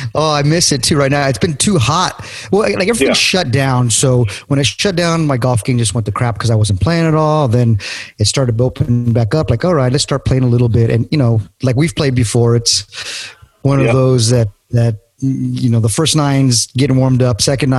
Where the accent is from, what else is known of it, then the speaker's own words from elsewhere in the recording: California, United States; Growing up in California, of course, I'd heard of Tracy Murray because he was such a basketball high school legend.